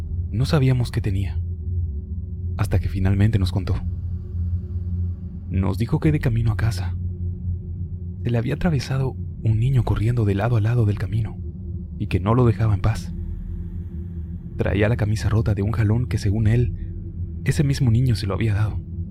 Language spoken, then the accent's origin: Spanish; Tancanhuitz, San Luis Potosí, Mexico; Yo vengo de una comunidad de Tancanuitz, que es un pueblo y uno de los 58 municipios del estado de San Luis Potosí, en el centro de México.